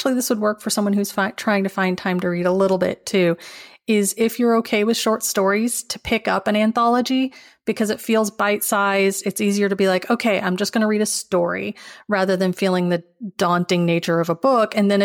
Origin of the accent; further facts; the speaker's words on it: Midwest, United States; I will say I am from the Midwest, so local is kind of a wide radius.